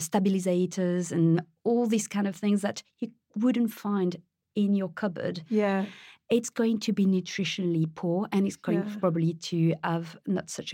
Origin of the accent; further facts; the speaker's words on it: Paris, Île-de-France, France; I was born in France. I was raised in Paris.